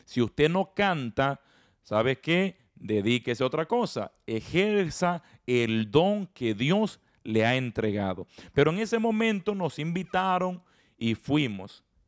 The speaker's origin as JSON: {"language": "Spanish", "country": "Dominican Republic", "said": "Fui a predicar en una ocasión a una comunidad en mi país, República Dominicana"}